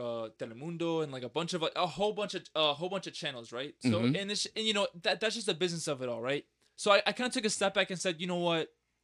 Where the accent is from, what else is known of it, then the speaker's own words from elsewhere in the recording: Queens, New York, United States; So I'm from Queens originally.